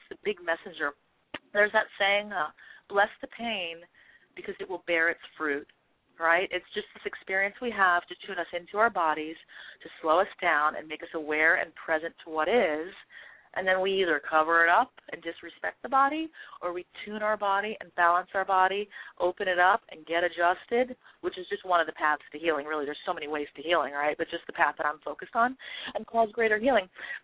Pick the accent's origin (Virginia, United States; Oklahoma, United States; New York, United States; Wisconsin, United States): New York, United States; New York City; I'm a New Yorker, you know, and I'm not a typical Wall Street person.